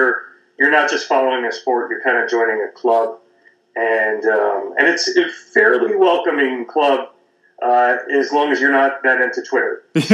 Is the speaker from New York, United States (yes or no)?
yes; Long Island, New York, United States; I am. I grew up on Long Island. I lived in fact, all over New York, upstate, western New York, back into Manhattan and Queens for a while as well. And now I'm back on Long Island.